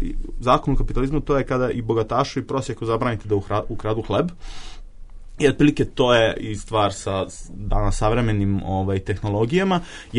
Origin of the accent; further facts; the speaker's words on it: Obrenovac, City of Belgrade, Serbia; ako ste se sa periferije, a evo ja jesam, ja dolazim iz Obrenovca